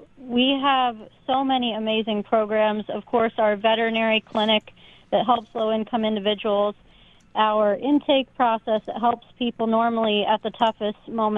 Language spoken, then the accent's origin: English; Buffalo, New York, United States; my dad is from Buffalo and I grew up in Buffalo. So the Buffalo community is just really special.